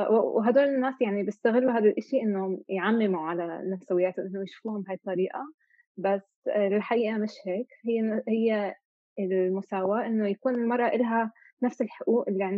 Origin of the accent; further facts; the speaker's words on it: Kuwait; also born or lived in Canada; فأنا تولدت بالكويت وعائلتي هاجروا على كندا لما كان عمري 5 سنين، وتربيت بين الكويت وكندا. فبعد فترة من كنت عايشة بكندا، أهلي رجعوا على الكويت، وبعدين رجعت بعد ما تخرجت من الهاي سكول رجعت لكندا من الجامعة،